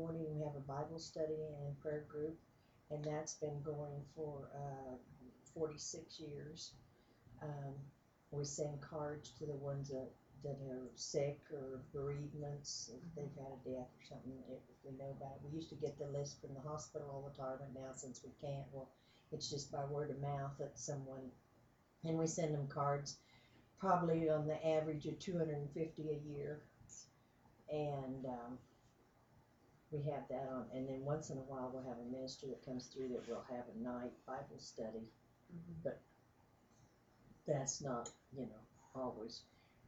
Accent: Lyons, Kansas, United States; born there; also born or lived in Hill City, United States; I was born in Lyons, Kansas, and it was the Methodist Church at Lyons, Kansas.

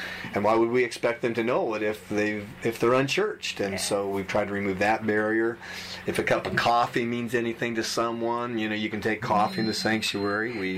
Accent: Galesburg, Illinois, United States; I came from Galesburg, Illinois, where there were three times more churches in a town of 36,000 than there is in this town.

